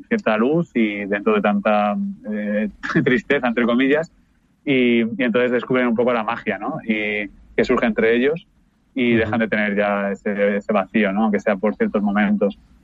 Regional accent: Alicante, Valencian Community, Spain; yo claro, soy de Alicante, entonces uh-huh. Me hacía mucha ilusión que, pues, claro, que toda mi familia y todos mis amigos y la gente de allí pues pudiera verla.

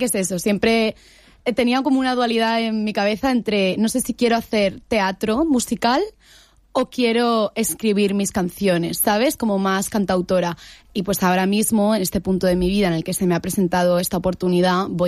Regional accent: Alicante, Valencian Community, Spain; born there; Yo, en mi caso, nací en Alicante.

